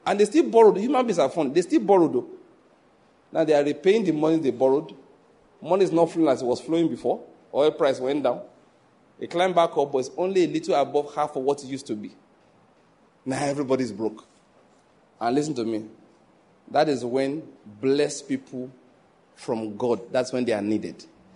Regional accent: Ondo, Nigeria; Naturally, I'm from Ondo State, so I know a bit of their story.

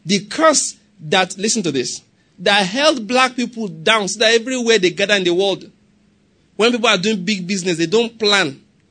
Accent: Anambra, Nigeria; now in United States; I'm from Anambra State. I live in America, but right now I'm in Nigeria.

